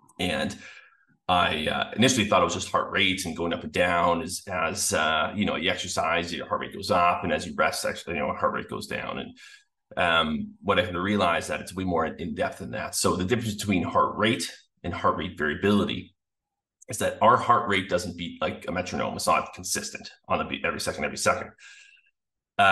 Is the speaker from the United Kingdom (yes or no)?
no; Canada; I'm from Canada.